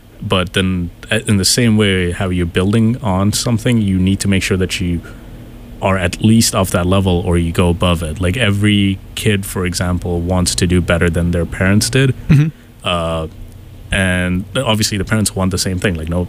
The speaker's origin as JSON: {"language": "English", "region": "Dubai", "country": "United Arab Emirates", "tie": "born or raised there", "also_born_or_lived": "India", "moved": "as an adult", "said": "I'm like what you would call a third culture kid. Like, I was born in India, my parents are Indian, grew up in Dubai, and then I moved over here for college, and I've been here ever since."}